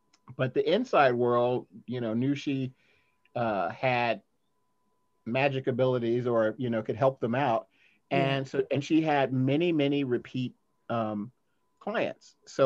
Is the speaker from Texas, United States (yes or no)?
no; Atlanta, Georgia, United States; born there; I was born in Atlanta, Georgia.